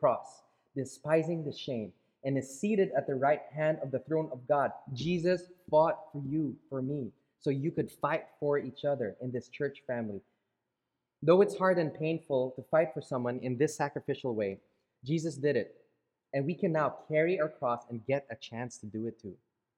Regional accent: Philippines; I grew up in the Philippines and I love my culture

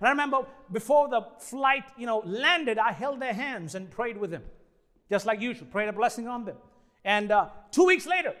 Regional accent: India; moved away as an adult; It's been little over a year since my family and I moved from India. As you see, I am Indian. I got brown skin.

